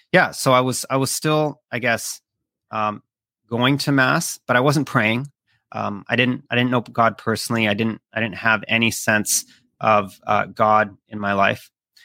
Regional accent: Vancouver, British Columbia, Canada; My mom was pregnant when they migrated here to Canada. So I grew up here in Vancouver, and my mom being Filipino, being culturally Catholic, I grew up in a Catholic home.

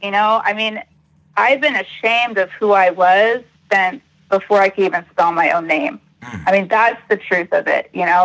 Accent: Temecula, California, United States; I am from Temecula, California.

